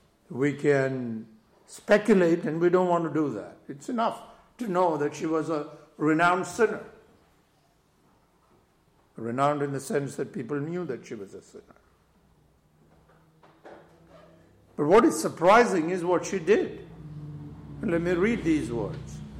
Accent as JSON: {"language": "English", "country": "India", "tie": "born or raised there", "said": "I remember growing up in India"}